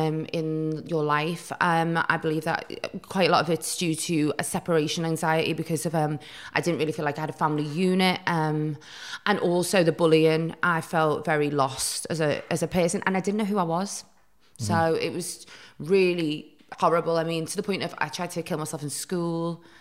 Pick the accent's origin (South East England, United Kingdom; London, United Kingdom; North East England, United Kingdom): North East England, United Kingdom; Newcastle; also born or lived in Chester, United Kingdom; so we moved to Newcastle, where my grandma and grandpa were. We were always moving when I was a kid.